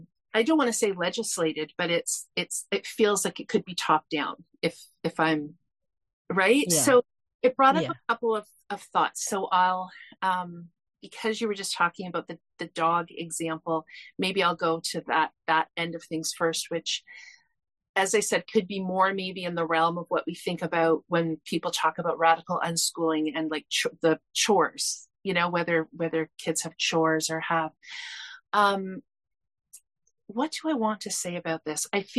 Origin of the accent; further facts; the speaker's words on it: Canada; as a Canadian, I had to look up what rota meant